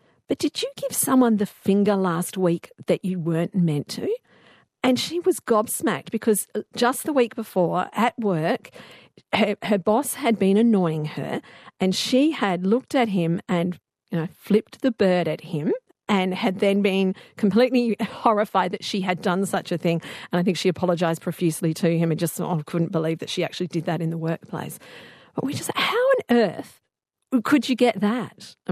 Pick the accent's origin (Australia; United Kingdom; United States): Australia; Adelaide, South Australia; growing up in Adelaide